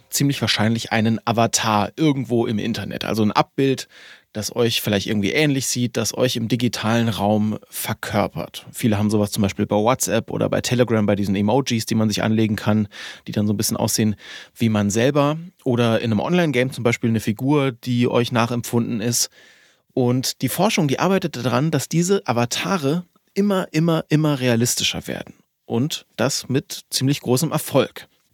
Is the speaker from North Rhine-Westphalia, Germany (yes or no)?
no; Rhineland-Palatinate, Germany; ich bin da in der Nähe auch aufgewachsen, also noch in Rheinland-Pfalz, aber eigentlich quasi Saarland. Da wird es relativ schnell ländlich, wenn man Saarbrücken verlässt.